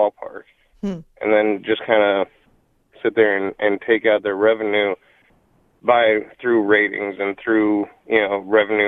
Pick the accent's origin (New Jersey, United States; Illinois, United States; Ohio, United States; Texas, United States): Ohio, United States; Cleveland; I'm from Cleveland